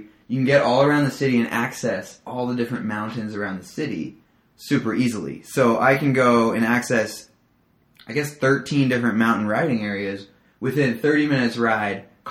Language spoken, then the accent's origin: English; San Francisco, California, United States; now in South Korea; I'm from around San Francisco.